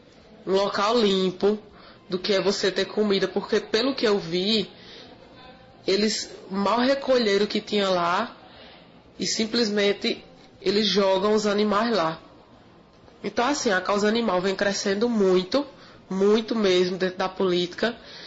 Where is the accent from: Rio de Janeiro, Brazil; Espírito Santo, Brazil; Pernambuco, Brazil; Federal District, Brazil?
Pernambuco, Brazil; Serra Talhada; sou de Serra Talhada. Nós da ONG aqui de Serra Talhada